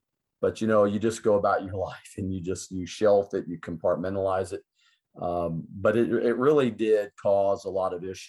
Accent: Florida, United States; I'm a typical American kid. You know, I grew up in Florida on the West Coast. I came from a middle class family

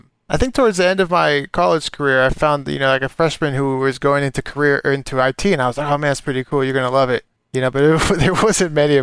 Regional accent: Las Vegas, Nevada, United States; because I'm originally from Las Vegas. I went from Las Vegas to Nebraska.

